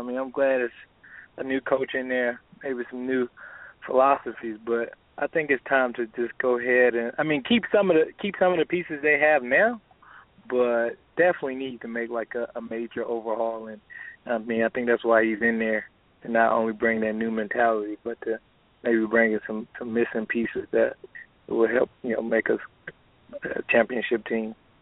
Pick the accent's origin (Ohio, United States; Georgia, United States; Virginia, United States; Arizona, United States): Georgia, United States; Atlanta; now in Texas, United States; But yeah, definitely born and raised in Atlanta.